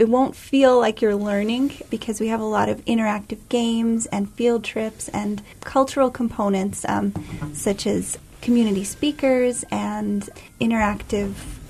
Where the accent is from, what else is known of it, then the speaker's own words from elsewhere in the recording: United Arab Emirates; And I grew up in the United Arab Emirates, where I took Arabic classes that were a part of our daily our daily instruction.